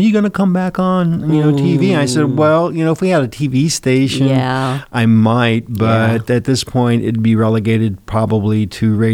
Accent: California, United States; also born or lived in Bremerton, United States; now in Brookings, United States; Typically, what I tell people is I moved to California when I was two.

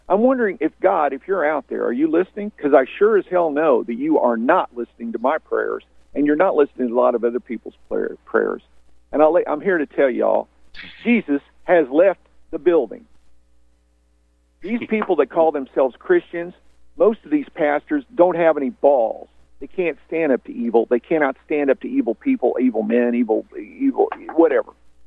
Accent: Missouri, United States; For everybody, the listeners, I'm from Southern Missouri, and I'd been down to that area

